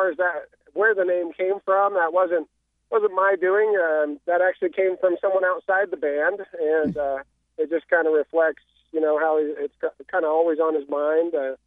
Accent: Gooding, Idaho, United States; born there; now in Hagerman, United States; I was born in Gooding.

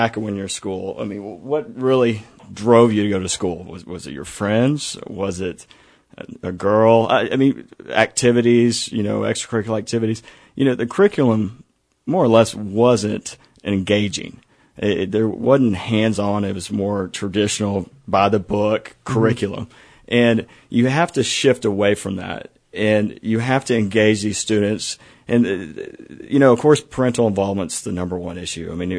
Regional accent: Lubbock, Texas, United States; I'm homegrown. I grew up in Lubbock

